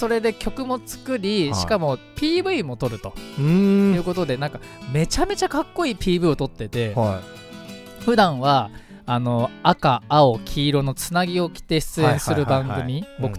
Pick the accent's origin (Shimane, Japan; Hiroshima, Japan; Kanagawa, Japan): Kanagawa, Japan; Fujisawa; 藤沢出身の俳優タレントとして活動する